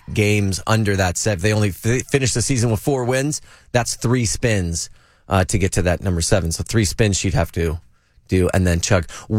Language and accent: English; California, United States; I'm a 49er fan because, you know, I'm from the Bay Area, and that just makes sense.